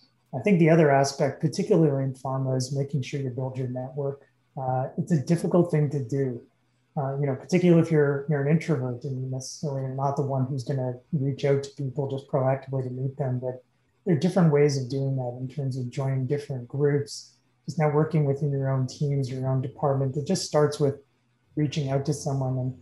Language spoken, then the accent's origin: English; Ontario, Canada; I was born and raised just outside of Toronto. Wife was there, family was there.